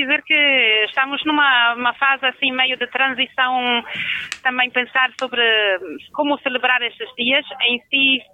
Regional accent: Germany; Portuguese is a second language; now in Portugal; Sim, eu sou alemã, o nome é complicado, mas...

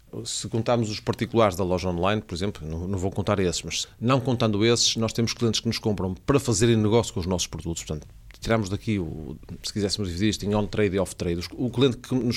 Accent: Norte, Portugal; estávamos a transformar-nos numa confecção que tantas temos lá no Val do Ave, de onde eu venho, não é?

